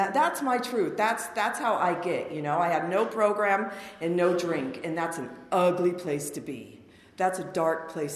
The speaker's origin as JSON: {"language": "English", "town": "Palmdale", "region": "California", "country": "United States", "tie": "born or raised there", "said": "And I grew up here in Palmdale. East Side, Palmdale. These are my stomping grounds, you know. And it was a stretch to get me anywhere out of Palmdale."}